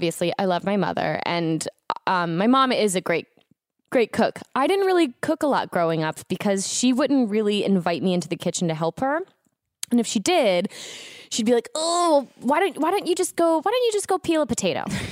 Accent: Florida, United States; I was growing up in Florida and not many other kids were like, they'd come over to eat dinner at our house

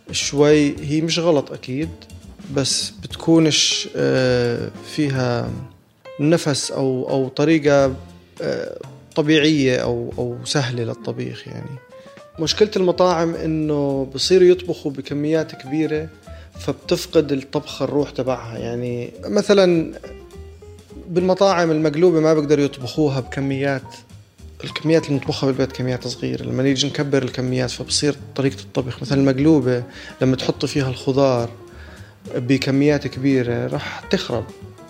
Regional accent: Jordan; يعني هو من الخليل وأنا من الأردن

